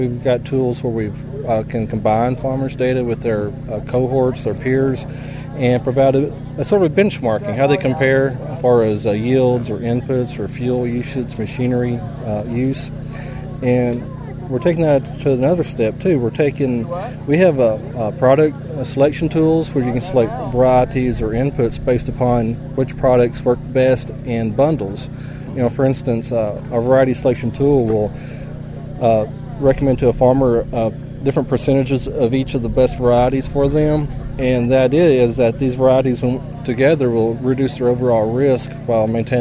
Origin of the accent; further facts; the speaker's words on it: Arkansas, United States; I'm originally from Arkansas. I grew up on a row crop farm across the river from here.